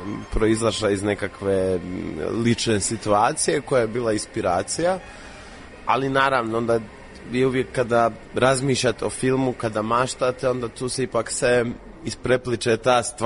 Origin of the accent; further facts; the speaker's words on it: Dubrovnik-Neretva County, Croatia; dosta je u filmu je pod utjecajem tog autentičnog miljeja Doline Neretve, odakle sam ja rodom